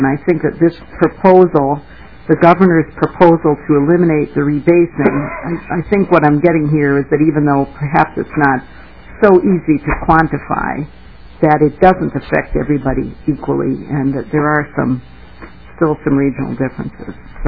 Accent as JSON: {"language": "English", "region": "Minnesota", "country": "United States", "said": "I'm from Olmsted County"}